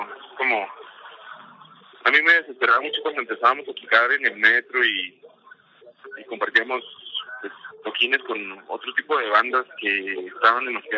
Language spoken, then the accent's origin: Spanish; Chihuahua, Mexico; como tú dices, somos de Chihuahua y ya vamos a cumplir 10 años de estar formados